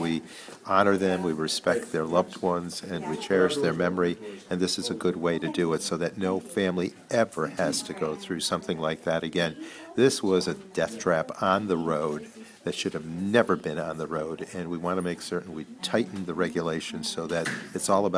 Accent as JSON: {"language": "English", "town": "Amsterdam", "region": "New York", "country": "United States", "tie": "born or raised there", "said": "It's that incident hit my hometown so hard. My hometown is Amsterdam"}